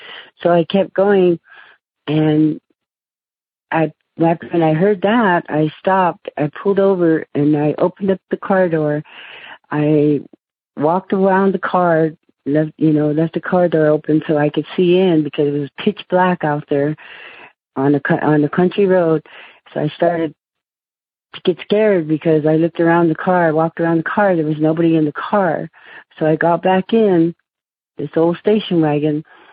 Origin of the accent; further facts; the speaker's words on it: United States; I was 17 years old. I lived in the city, and I'm Native American. My aunt took me back to the reservation.